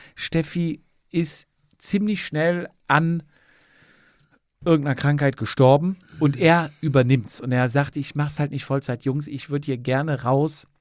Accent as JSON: {"language": "German", "town": "Cologne", "region": "North Rhine-Westphalia", "country": "Germany", "said": "ich komme auch aus Köln"}